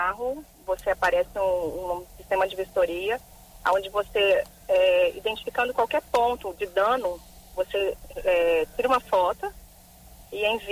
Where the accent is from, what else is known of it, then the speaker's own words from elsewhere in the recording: Espírito Santo, Brazil; A gente é pioneira, nós duas somos capixabas e o projeto é 100% capixaba.